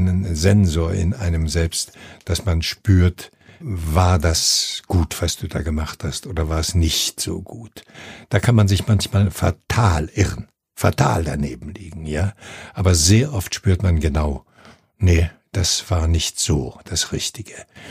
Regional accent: Pomeranian Voivodeship, Poland; In meiner Heimatstadt, das ist im jetzigen Polen, oben an der Ostsee, 90 Kilometer westlich von Danzig, da gab es kein Theater.

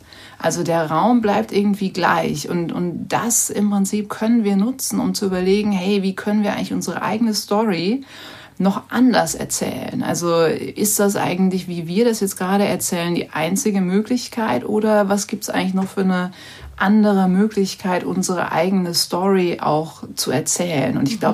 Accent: North Rhine-Westphalia, Germany; Also ich bin ja auch im Rheinland aufgewachsen. Ich bin ja auch keine Amerikanerin

